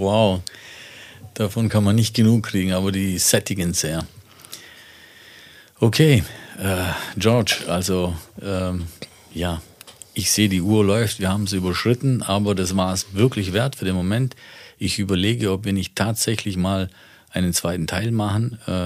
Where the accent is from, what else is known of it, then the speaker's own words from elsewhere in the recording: Italy; als Italiener